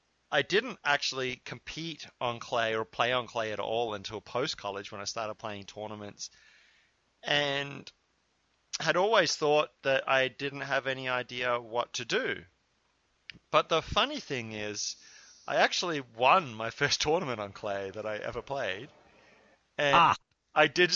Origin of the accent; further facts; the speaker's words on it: Australia; I grew up playing in Australia where clay just wasn't a thing. I grew up playing on hard court.